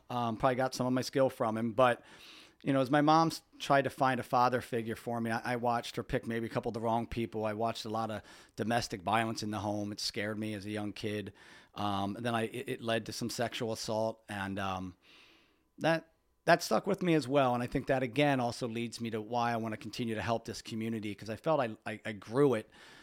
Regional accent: Pennsylvania, United States; right here in Lebanon County. And I've been blessed not to have to move away.

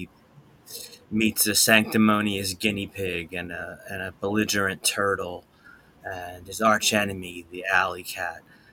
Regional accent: Philadelphia, Pennsylvania, United States; born there; I was born in Philadelphia.

